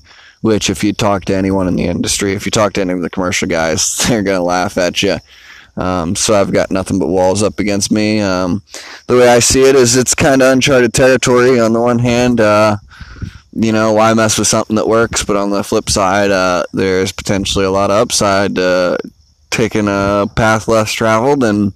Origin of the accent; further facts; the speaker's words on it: St. Petersburg, Florida, United States; I'm 26 years old. I'm from St. Petersburg, Florida, where I grew up most of my life.